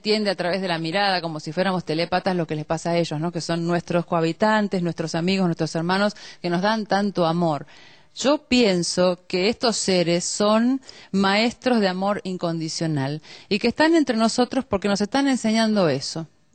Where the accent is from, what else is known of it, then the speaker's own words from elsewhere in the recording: Argentina; de Argentina.